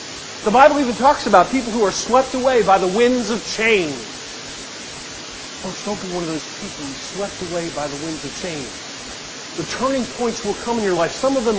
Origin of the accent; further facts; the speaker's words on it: East Coast, United States; I grew up on the East Coast. They have hurricanes.